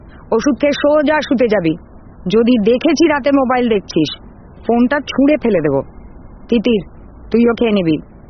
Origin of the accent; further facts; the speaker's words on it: West Bengal, India; now in Chicago, United States; আমার দেশের বাড়ি তো নদিয়ায়, কলকাতায় একটা ফ্ল্যাট রাখতে হয় তাই এটা কিনে রেখেছি। মুম্বাই আর বেঙ্গালুরুতেও একটা করে আছে।